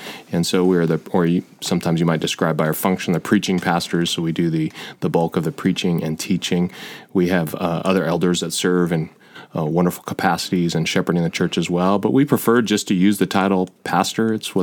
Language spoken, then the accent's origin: English; California, United States; No, I grew up in California, though, on the Central Coast, Monterey County.